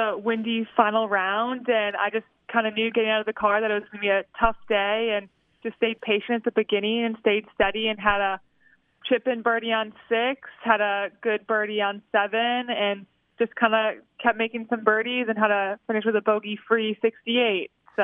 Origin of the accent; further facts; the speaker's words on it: Chicago, Illinois, United States; Yeah, I'm from Chicago, so just always have played with tough conditions